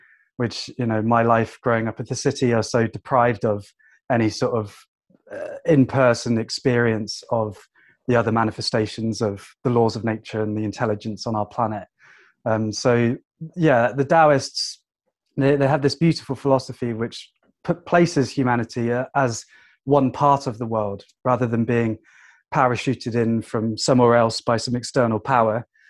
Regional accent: Wuhan, Hubei, China; And I had absolutely no idea that my hometown would be locked down and it would turn into a global pandemic.

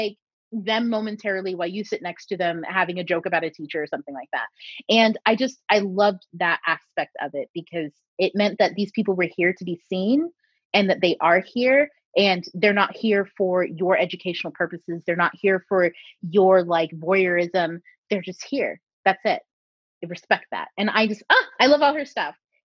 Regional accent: Orlando, Florida, United States; I grew up in Orlando, Florida, and I went to a school with so many different people.

